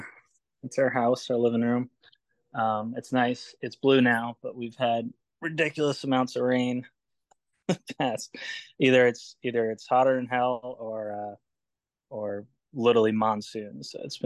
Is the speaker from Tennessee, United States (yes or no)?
no; Vermont, United States; I grew up in Vermont. It's only, you know, less than an hour from my house, so family can be there, and it feels like home.